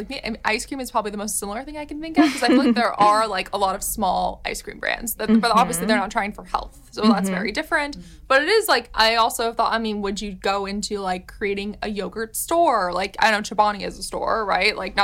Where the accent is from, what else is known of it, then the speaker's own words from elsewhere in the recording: California, United States; I'm also from the Bay Area